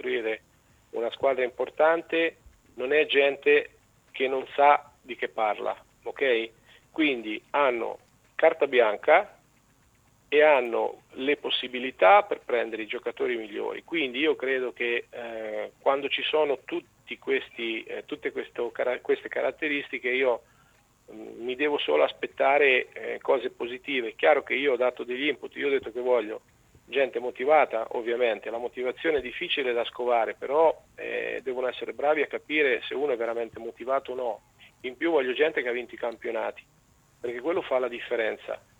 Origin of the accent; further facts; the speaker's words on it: Ancona, Marche, Italy; E siccome io sono anconetano, di Ancona, di Colle Marino, tengo sempre a sottolineare